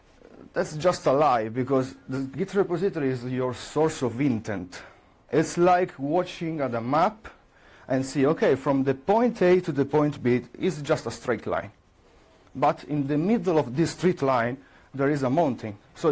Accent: Italy; I'm from Italy.

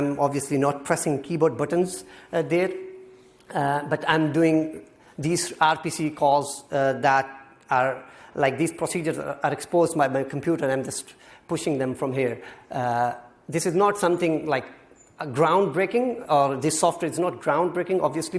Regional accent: Pakistan; I come from Pakistan.

